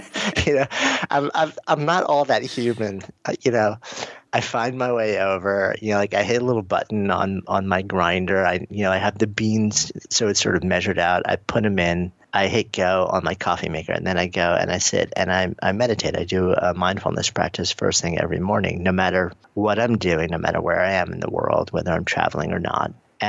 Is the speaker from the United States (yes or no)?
yes; New York, United States; but I'm a New Yorker, so I try not to.